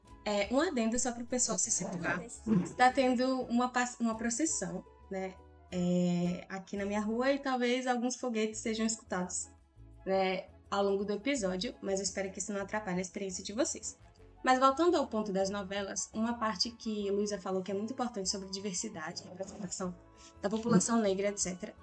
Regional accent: Northeast Region, Brazil; E como eu sou nordestina e cresci assistindo Globo

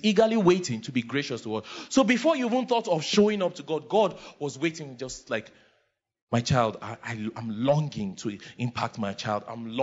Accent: Makurdi, Benue, Nigeria; But I grew up in Makurdi. No, sorry, Sorry. Not joke. Sorry, Makurdi boy.

